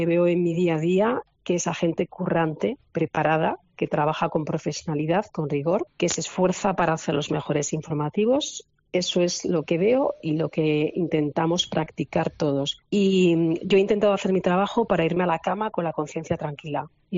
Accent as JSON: {"language": "Spanish", "town": "Albacete", "region": "Castilla-La Mancha", "country": "Spain", "tie": "born or raised there", "said": "Y feliz por el vínculo con Albacete, mi tierra, de la que me siento muy orgullosa y de la que presumo cada vez que puedo"}